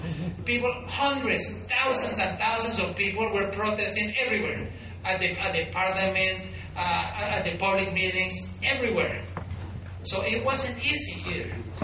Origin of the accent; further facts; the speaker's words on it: Denmark; English is a second language; But, you know, we're from Denmark. We stay indoors. We don't go out. We are serious.